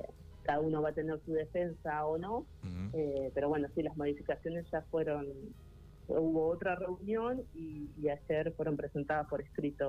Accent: Felipe Solá, Buenos Aires, Argentina; Yo soy de Felipe Sola, exactamente.

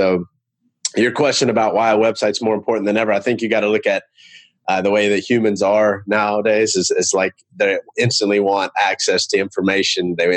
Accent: Charlotte, North Carolina, United States; I'm from Charlotte, North Carolina. I've been doing web design and SEO for about 9 years now.

